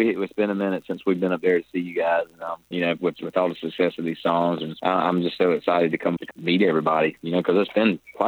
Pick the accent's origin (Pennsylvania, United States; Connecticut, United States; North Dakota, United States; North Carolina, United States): North Carolina, United States; Robertsonville; Robertsonville, North Carolina, my hometown, visiting family, actually walking through the old barn in my backyard where we first started this band